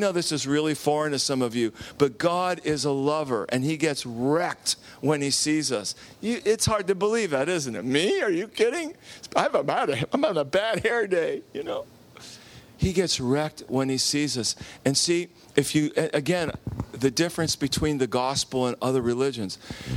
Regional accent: New Jersey, United States; Yeah, I was raised in Jersey. I know how to walk.

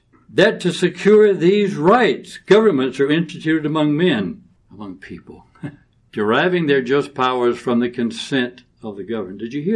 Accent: United States; But I knew this. I'm an American. And everybody I know around me is an American.

